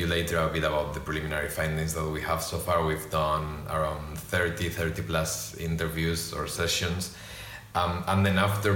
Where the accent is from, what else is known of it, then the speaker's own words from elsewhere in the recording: Spain; moved away as an adult; now in United Kingdom; I am from Spain, but I've been in the UK for 6 years now. I came here to do a PhD at UCL in London